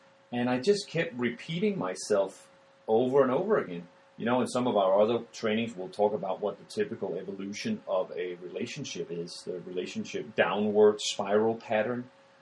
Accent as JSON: {"language": "English", "country": "Denmark", "second_language": "English", "said": "And I'm originally from Denmark, which will account for why I speak like this."}